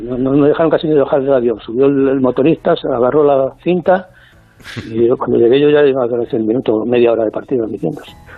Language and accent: Spanish; Andalusia, Spain; como estoy viviendo aquí en mi pueblo ahora, Los Torralbos y Sevilla, pues me pilló aquí y aquí me he quedado 3 meses.